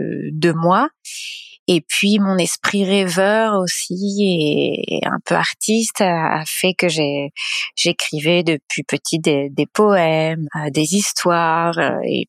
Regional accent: Brittany, France; also born or lived in Cannes; je suis née à Cannes, dans le sud de la France, là où il y a le Festival de Cannes. Mais très vite, on a déménagé en Bretagne.

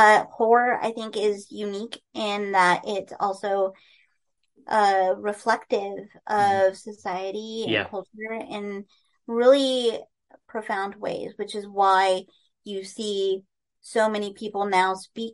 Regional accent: Iowa, United States; but I grew up in Iowa, right next door. So it always, I always call myself a child of the corn.

